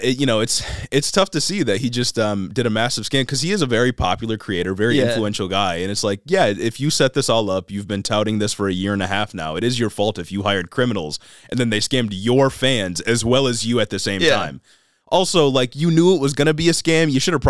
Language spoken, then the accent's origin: English; United States; I'm a red-blooded, freedom-loving